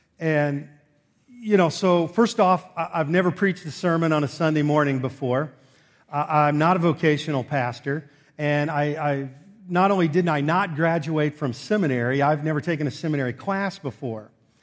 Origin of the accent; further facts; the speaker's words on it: Kansas City, Missouri, United States; now in Omaha, United States; JD mentioned that we're from Kansas City. We moved to Omaha 2 years ago, my wife and I, for work.